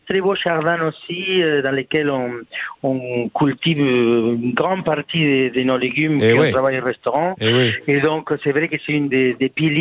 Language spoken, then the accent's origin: French; Argentina; now in France; je suis originaire d'Argentine, mais je fais pas une cuisine argentine.